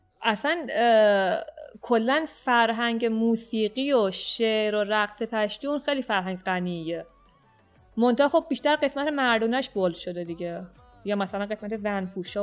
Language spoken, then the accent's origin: Persian; Iran; گفتم من ایرانیم.